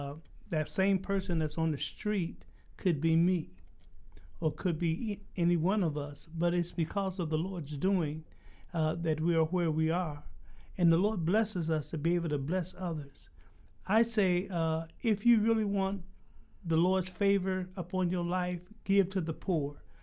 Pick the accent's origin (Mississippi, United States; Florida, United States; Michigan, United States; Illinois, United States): Michigan, United States; Detroit; I'm from Detroit. And you always have cars in Detroit.